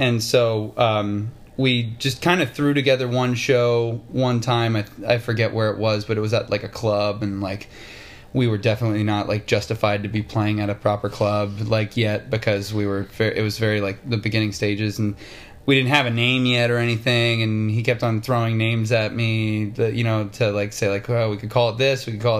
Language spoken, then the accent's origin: English; Nashville, Tennessee, United States; born there; My dad, I was born in Nashville, Tennessee, and so...